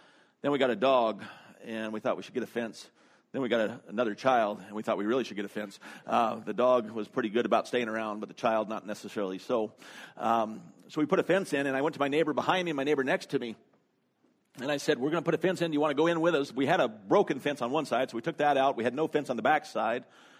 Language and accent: English; Canada; now in Raleigh, United States; we're from Canada, you're from Detroit, you're from Georgia, and we're all now in Raleigh, North Carolina.